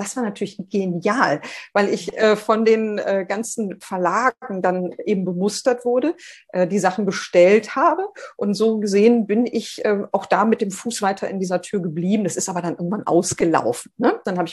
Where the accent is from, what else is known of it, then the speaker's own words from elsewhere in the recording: North Rhine-Westphalia, Germany; Ich komme ja aus dem Ruhrgebiet und da war das damals noch so.